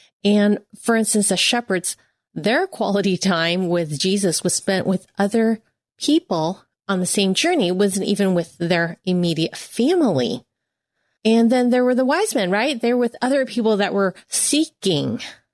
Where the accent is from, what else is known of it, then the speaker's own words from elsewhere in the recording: United States; And I'm Chinese American. So I also love Mahjong.